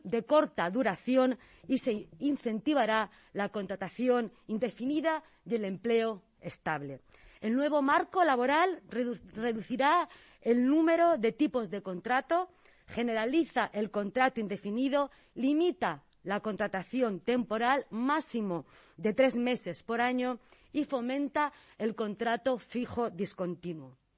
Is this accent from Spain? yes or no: yes; Spain; nos debemos de sentir orgullosos como españoles, orgullosos de país